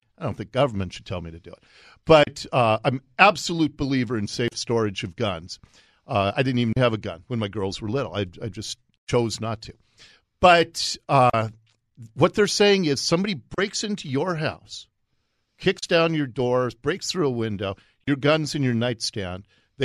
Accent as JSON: {"language": "English", "town": "Seattle", "region": "Washington", "country": "United States", "tie": "born or raised there", "said": "Because I grew up here. I grew up in Ballard. I've seen what's happened to our city over my lifetime"}